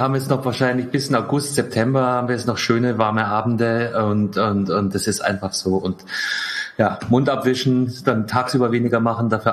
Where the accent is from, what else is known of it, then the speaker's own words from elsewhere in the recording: Germany; Und wir als Deutsche müssen uns eh immer beschweren.